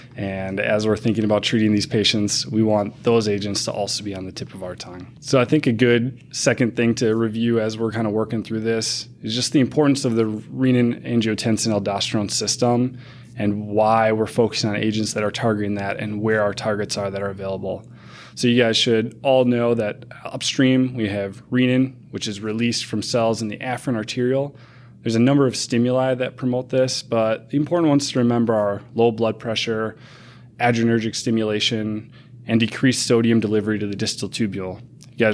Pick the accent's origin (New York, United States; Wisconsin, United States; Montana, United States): Wisconsin, United States; I grew up in Wisconsin, went to med school in Milwaukee, did my residency here